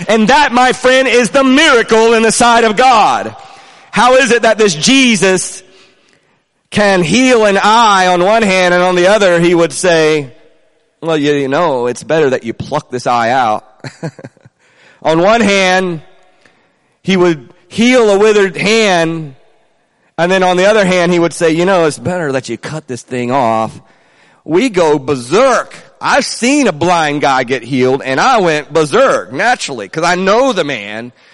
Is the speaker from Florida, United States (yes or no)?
yes; Florida, United States; I was raised in Florida, and it was a place I didn't want to be, and I was trying to hide from it.